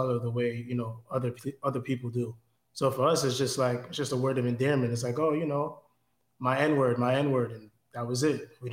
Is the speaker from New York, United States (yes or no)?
yes; New York, United States; Growing up in New York, we didn't really divide by color the way some places do in other states and other parts of America.